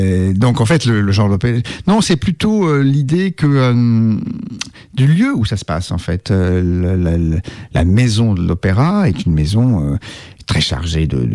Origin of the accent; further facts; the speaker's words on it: Strasbourg, Grand Est, France; moi, je suis strasbourgeois et je dois dire que malheureusement, je ne suis pas germaniste. C'est-à-dire que j'étais élevé dans une famille qu'on appelle ça les Français de l'intérieur. En Alsace.